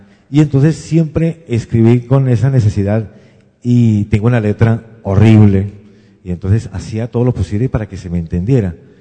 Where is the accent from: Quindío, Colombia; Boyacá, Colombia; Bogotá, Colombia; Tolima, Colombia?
Bogotá, Colombia; also born or lived in Cúcuta; Nací en Cúcuta, pero algo así como al año nos fuimos a Bogotá.